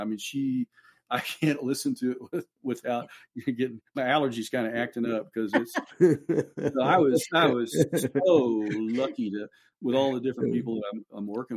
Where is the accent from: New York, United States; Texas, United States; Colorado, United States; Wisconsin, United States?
Texas, United States; Beaumont; We're all from Beaumont, Texas. We grew up there, but we didn't know each other in Beaumont.